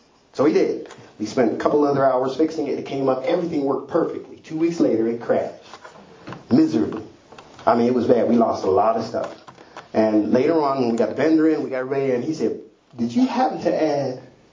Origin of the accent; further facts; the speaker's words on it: Pittsburgh, Pennsylvania, United States; also born or lived in Philadelphia; I told you I'm from Pittsburgh, so I told you in two different places. I lived in Philly, but I'm from Pittsburgh